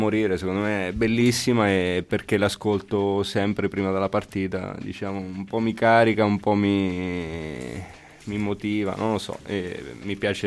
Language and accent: Italian; Fermo, Marche, Italy; also born or lived in Ancona; Diciamo che io sono di Fermo e i miei genitori sono di Fermo, poi ecco sono nato ad Ancona